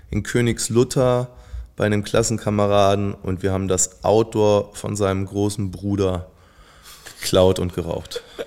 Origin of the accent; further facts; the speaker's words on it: Mexico; Ey, ich bin so verkehrte Welt. Ich bin in Mexiko aufgewachsen.